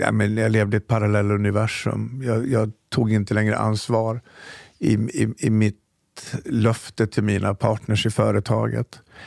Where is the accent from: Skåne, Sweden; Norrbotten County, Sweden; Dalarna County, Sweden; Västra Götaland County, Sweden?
Dalarna County, Sweden; Så att gå från liksom fina hemmet hemma i Dalarna till att bo i skogen utanför Stockholm, det var ett hårt fall.